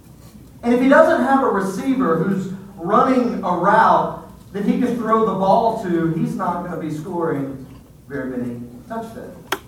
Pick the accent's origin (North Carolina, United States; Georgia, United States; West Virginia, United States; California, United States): Georgia, United States; many of you know that I am from the great state of Georgia. Everybody say amen, right?